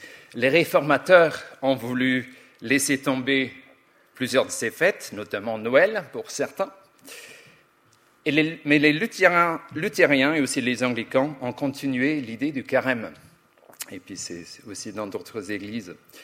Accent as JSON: {"language": "French", "town": "Belfast", "region": "Northern Ireland", "country": "United Kingdom", "tie": "born or raised there", "second_language": "French", "said": "j'ai grandi à Belfast."}